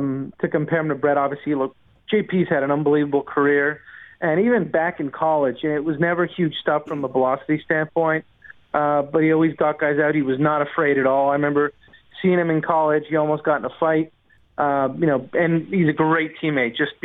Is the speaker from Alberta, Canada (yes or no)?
no; Montreal, Quebec, Canada; growing up in Montreal, I'd go every Saturday, Sunday.